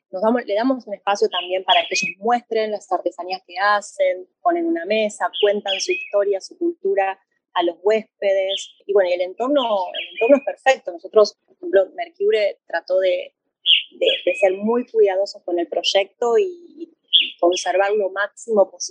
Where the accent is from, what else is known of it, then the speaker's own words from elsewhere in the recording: Buenos Aires, Argentina; que soy bien porteña